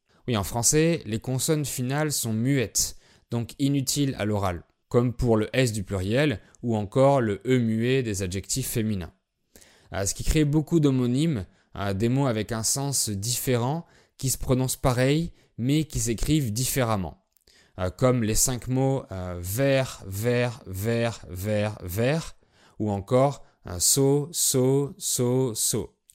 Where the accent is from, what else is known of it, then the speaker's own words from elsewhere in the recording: France; je suis français, polyglotte et professeur de français.